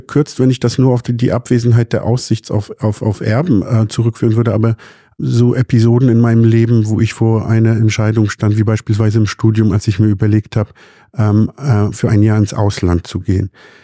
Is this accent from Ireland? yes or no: no; Poland; now in Germany; Wir haben alles, was wir hatten in Polen, wo ich herkomme, lassen müssen.